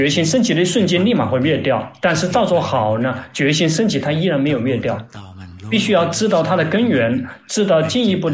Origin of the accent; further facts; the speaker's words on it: Thailand; Chinese is a second language; 因为我们泰国人很多。